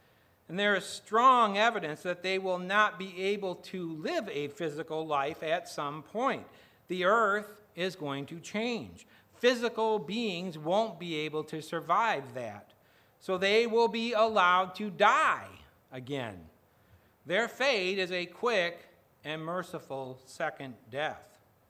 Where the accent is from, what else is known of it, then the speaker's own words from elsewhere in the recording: Grand Haven, Michigan, United States; Nope, they're buried back in my hometown of Grand Haven, Michigan.